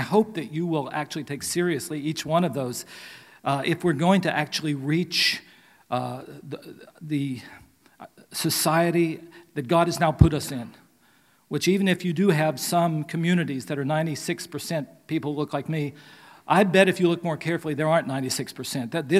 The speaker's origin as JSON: {"language": "English", "region": "West Virginia", "country": "United States", "tie": "born or raised there", "said": "I grew up in West Virginia, so I just think about things in simplistic terms. I try to cover up the hillbilly nature"}